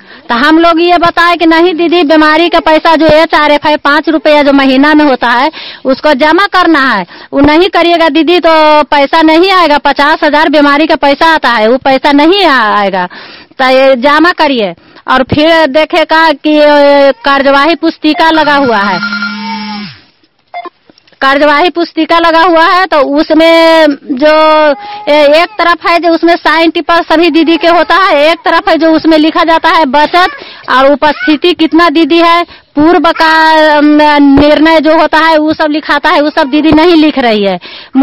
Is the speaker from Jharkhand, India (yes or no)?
no; Badi Ghosi, Bihar, India; कावा पंचायत ग्राम बड़ी घोसी के रहने वाली हूँ, हिलसा प्रखंड के रहने वाली हूँ।